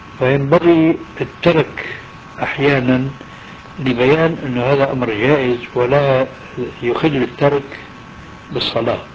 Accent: Syria; نزلت إلى مصيف مضايا عندنا في سوريا

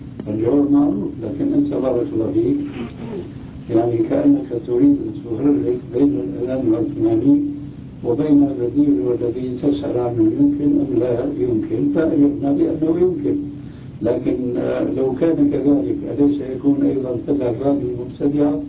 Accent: Damascus, Damascus Governorate, Syria; وأنا قلت لما أخيرت المسألة عندنا في دمشق الشام

